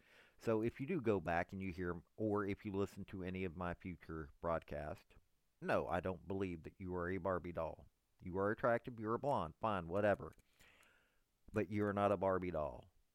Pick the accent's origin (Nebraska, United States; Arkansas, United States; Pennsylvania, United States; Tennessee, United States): Tennessee, United States; I'm from East Tennessee. I'm from Southeast Tennessee. Well, I was born in Middle Tennessee, but I grew up in East Tennessee, Southeast Tennessee.